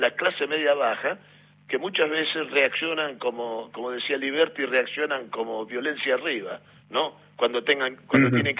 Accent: Rosario, Santa Fe, Argentina; Yo no soy santafesino, yo soy rosarino.

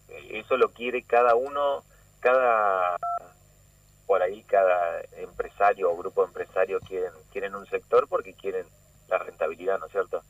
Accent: Paraná, Entre Ríos, Argentina; la mayoría somos de acá, somos de Paraná, y hace 10 años que estamos trabajando.

